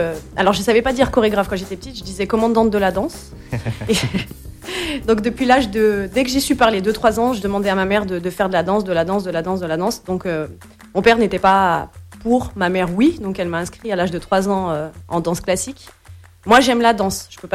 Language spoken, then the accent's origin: French; Villefontaine, Auvergne-Rhône-Alpes, France; also born or lived in Vénissieux; je suis de Villefontaine en Haute-Isère, à côté de Lyon. Je suis née sur Vénissieux.